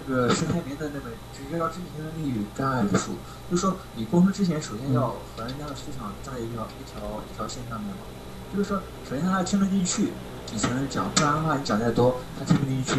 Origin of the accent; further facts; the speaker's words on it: China; 我们大陆这边有时候讲话的这种表达方式，和你大马那边有点出入，